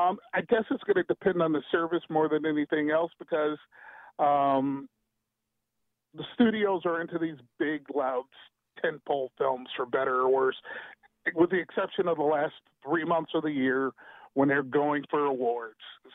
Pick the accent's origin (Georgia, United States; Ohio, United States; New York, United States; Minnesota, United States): Ohio, United States; Cleveland; Cleveland.